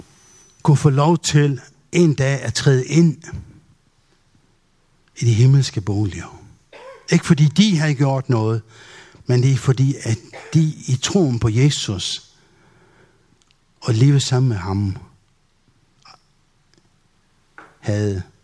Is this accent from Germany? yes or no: no; Faroe Islands; Danish is a second language; now in Denmark; Det er fordi, at jeg kommer oprindeligt fra Færøerne og har kun boet i Danmark i 25 år.